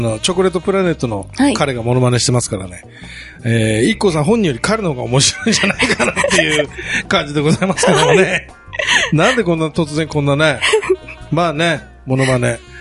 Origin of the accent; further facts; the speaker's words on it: Hakodate, Hokkaido, Japan; 僕の地元でも、函館なんで。